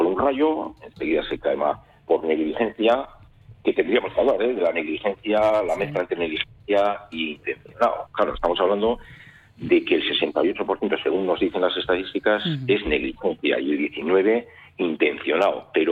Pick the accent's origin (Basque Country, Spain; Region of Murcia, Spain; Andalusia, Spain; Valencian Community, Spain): Basque Country, Spain; en nuestra zona nosotros somos de Encartaciones